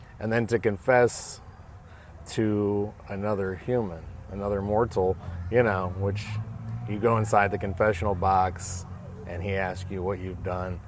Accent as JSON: {"language": "English", "region": "Ohio", "country": "United States", "tie": "born or raised there", "moved": "yes", "said": "my parents moved to Tampa. I was in Ohio when I was raised Catholic."}